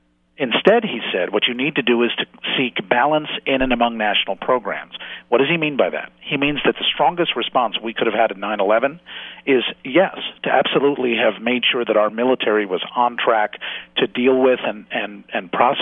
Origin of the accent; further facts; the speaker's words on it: New York, United States; I'm in New York, and I'm a New Yorker who lost friends in 9/11.